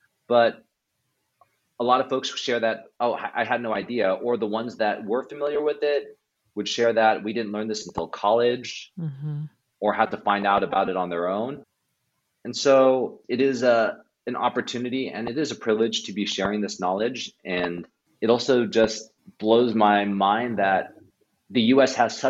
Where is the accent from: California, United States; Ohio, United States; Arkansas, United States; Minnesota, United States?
California, United States; San Francisco; I know, growing up in San Francisco, there are areas, there's Chinatown, there's Japantown.